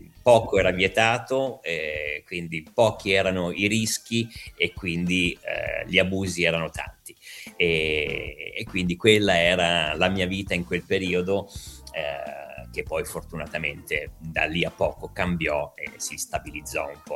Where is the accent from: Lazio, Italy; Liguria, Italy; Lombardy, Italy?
Lombardy, Italy; Milan; born there; io sono nato a Milano di origine toscana